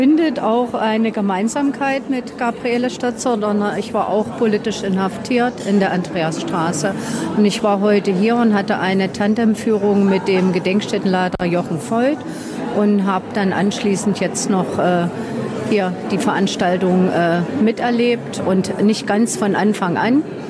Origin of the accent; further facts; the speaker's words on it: Worbis, Thuringia, Germany; Also die Akten bei uns im Kreis, wo ich herkomme, Worbis, also ich wohnte im Eichsfeld